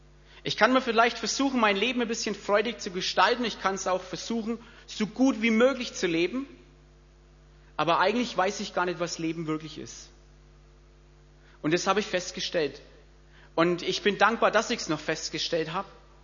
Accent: Bavaria, Germany; Meine Witze sind nicht die besten. Ich bin halt ein Franke, von daher.

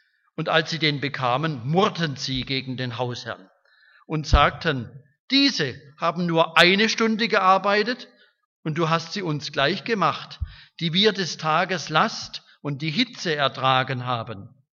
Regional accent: Pforzheim, Baden-Württemberg, Germany; ich komme aus Pforzheim, war schon beim Männertreffen vorgestern

